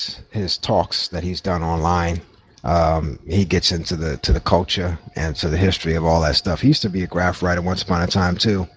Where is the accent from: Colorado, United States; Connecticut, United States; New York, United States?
New York, United States; Brooklyn; I never, you know, did a whole lot of that when I was growing up in Brooklyn.